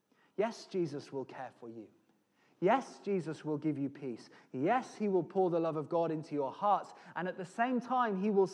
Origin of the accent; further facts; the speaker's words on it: United Kingdom; We're British, most of us, and we feel like we'd be being nosy or prying to get too involved with somebody else's circumstance.